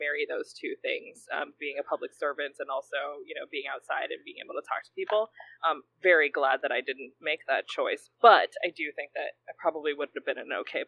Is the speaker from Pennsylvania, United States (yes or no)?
no; Hawaii, United States; now in Seattle, United States; I'm originally from Hawaii, but I've been in Seattle for the last 16 years or so.